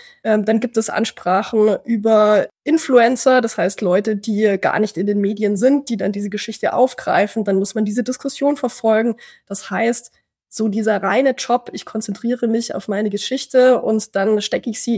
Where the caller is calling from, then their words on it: Munich, Bavaria, Germany; aus München heute.